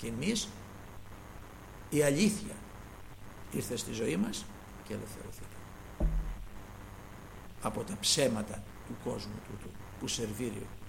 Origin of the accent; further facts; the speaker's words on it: Greece; εμείς είμαστε Έλληνες, δόξα στον Θεό.